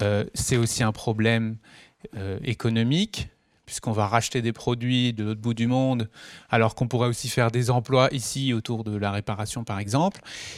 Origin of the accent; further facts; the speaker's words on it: Cluny, Bourgogne-Franche-Comté, France; je suis content parce qu'en plus, j'ai grandi à Cluny, mais mon parcours m'a fait rejoindre ces chemins de l'écologie. Et donc maintenant, j'habite Paris